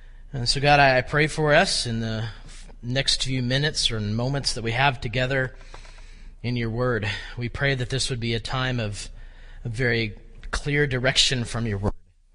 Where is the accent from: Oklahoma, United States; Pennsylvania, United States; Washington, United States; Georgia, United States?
Oklahoma, United States; Tulsa; I mean, I grew up in Tulsa. If you know anything about Tulsa, Tulsa's got, you know, Oral Roberts University and Rhema Bible College.